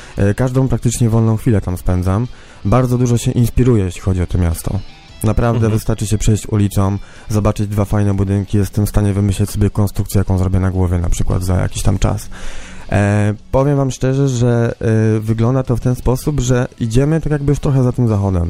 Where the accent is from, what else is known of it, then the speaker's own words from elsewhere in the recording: Chojna, West Pomeranian Voivodeship, Poland; Ja jestem z Chojny. Ja pochodzę z Chojny.